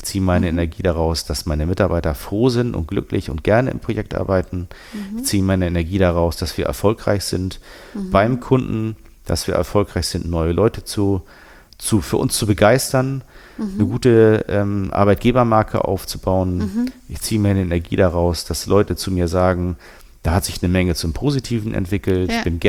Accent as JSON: {"language": "German", "region": "Northern Germany", "country": "Germany", "said": "Ich komme ja aus Norddeutschland"}